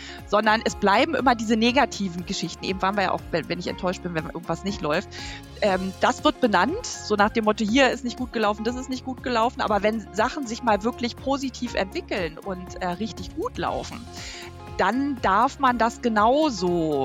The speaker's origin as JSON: {"language": "German", "region": "Berlin", "country": "Germany", "tie": "born or raised there", "said": "Also ich bin im Süden Berlins aufgewachsen. Das heißt, meine nördliche natürliche Grenze ist der Kudamm."}